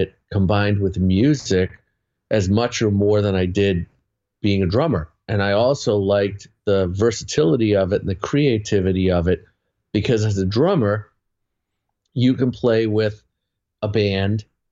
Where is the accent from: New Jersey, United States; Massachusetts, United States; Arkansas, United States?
Massachusetts, United States; Boston; I'm from Boston.